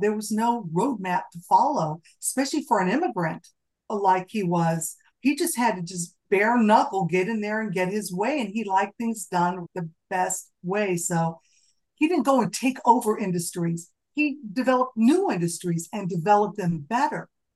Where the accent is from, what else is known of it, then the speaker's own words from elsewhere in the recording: San Diego, California, United States; I grew up in San Diego. We had some tuna fishermen here, and we just didn't have farms here that I knew about.